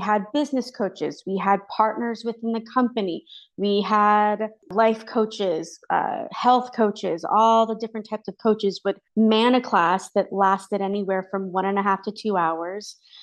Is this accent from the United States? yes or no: yes; Ashland, Oregon, United States; I moved from Ashland, Oregon, Southern Oregon.